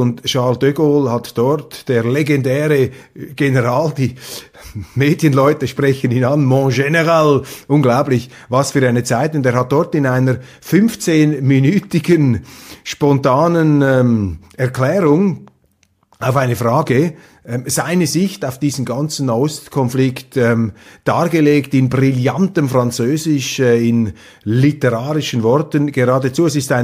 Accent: Switzerland; Und als Schweizer, als Neutraler versuche ich da wirklich beide Seiten in ihrer Eigenlogik zu begreifen.

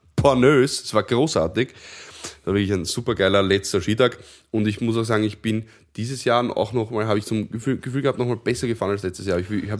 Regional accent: Vienna, Austria; Auch wenn man durchaus als Wiener gerne die Frage bekommt, ob man denn Skifahren kann.

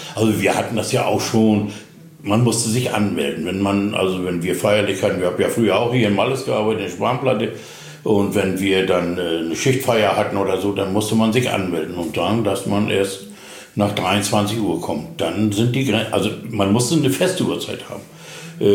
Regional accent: Zissow, Mecklenburg-Vorpommern, Germany; born there; Ja, geboren bin ich eigentlich in Zissow im Landkreis Greifswald und bin 1966 eingezogen worden als Soldat.

